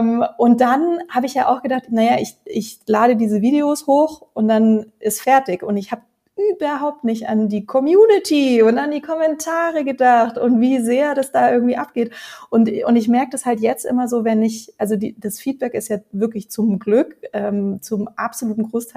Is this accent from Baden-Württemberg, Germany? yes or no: yes; Stuttgart, Baden-Württemberg, Germany; also born or lived in Berlin; now in Munich, Germany; Also ich komme ja eigentlich aus Stuttgart. Ich bin ja Exil-Schwabe und bin dann erst war ich in Berlin, dann bin ich nach München gezogen.